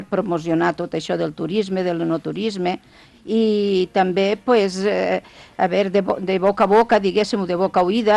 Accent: Tortosa, Catalonia, Spain; Com sóc de Tortosa, doncs he anat a la Terra Alta

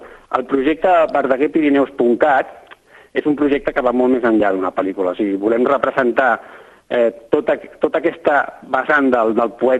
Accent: Barcelona, Catalonia, Spain; jo soc gairebé, podria dir que m'he criat allà, no del tot, perquè soc de Barcelona, però tota la meva vida, la meva família, he tingut casa al Pallars, i més a la Vall d'Aran, conec molt bé aquelles muntanyes, som d'una família de tradició molt muntanyera

